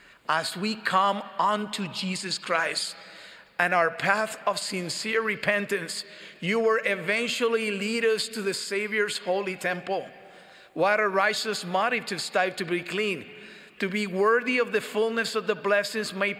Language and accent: English; Ponce, Puerto Rico; an experience that occurred in my beloved island of Puerto Rico. It was in my hometown of Ponce.